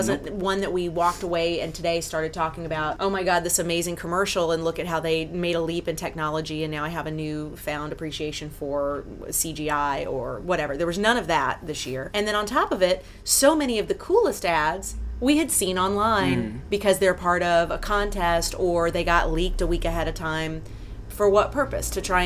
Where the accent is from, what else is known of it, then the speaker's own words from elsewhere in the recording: Atlanta, Georgia, United States; And I'm from Atlanta, so my team's rarely playing.